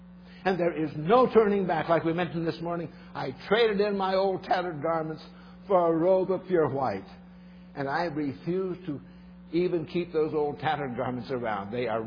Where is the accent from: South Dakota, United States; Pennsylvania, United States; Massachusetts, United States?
South Dakota, United States; born there; When I was a kid, I was born in South Dakota, just a little ways from the Rosebud Indian Reservation.